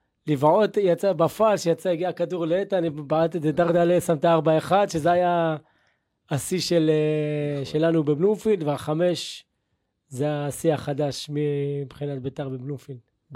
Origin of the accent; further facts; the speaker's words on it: Netivot, Southern District, Israel; אני בא מנתיבות, ואני כאילו גם משפחה דתית והכל.